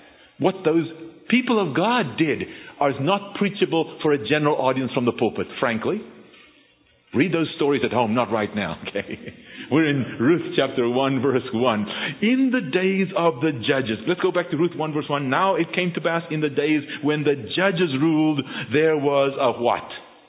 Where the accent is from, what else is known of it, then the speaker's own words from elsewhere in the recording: South Africa; By the way, I was born and raised in South Africa.